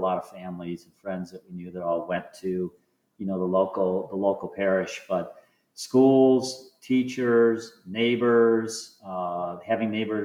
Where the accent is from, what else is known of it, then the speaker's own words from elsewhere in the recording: Detroit, Michigan, United States; And I do want to say that growing up in Detroit